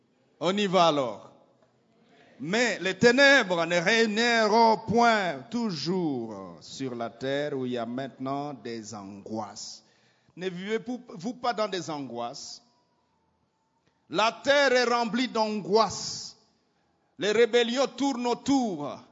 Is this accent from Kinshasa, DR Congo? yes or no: no; Goma, North Kivu, DR Congo; Je suis un petit monsieur de Goma. Je suis né à Birere, à la petite barrière.